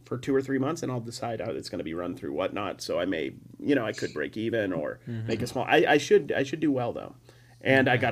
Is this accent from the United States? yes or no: yes; West Coast, United States; accent: West Coast; I have a different accent than you, okay? Yeah. I'm from the West Coast.